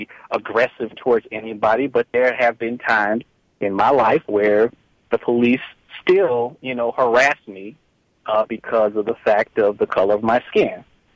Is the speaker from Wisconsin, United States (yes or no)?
no; Chicago, Illinois, United States; Well, growing up in Chicago, it's not uncommon.